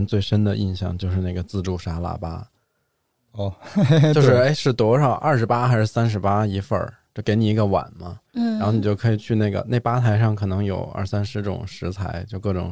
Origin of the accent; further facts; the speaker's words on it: China; 我们中国人习惯了合餐制